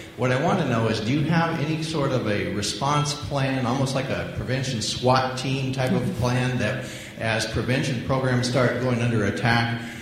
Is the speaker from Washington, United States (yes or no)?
yes; Seattle, Washington, United States; I'm from the Seattle area.